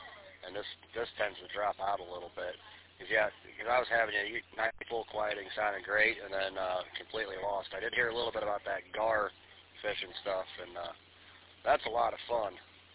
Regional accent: United States; I grew up on the Kankakee, and that thing is, as you know, a channel, so it's kind of boring.

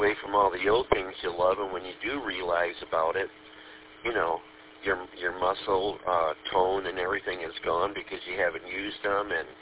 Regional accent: Flint, Michigan, United States; usually I remember as a kid, you know, well, growing up in Flint, you know, 65, it was warm and stuff

